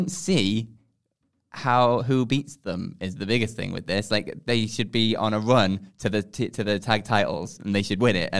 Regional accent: Blackpool, North West England, United Kingdom; In case people don't know, I am from Blackpool.

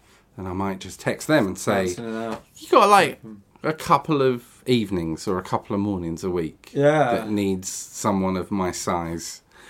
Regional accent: East of England, United Kingdom; Growing up in Essex, people's names get confused.

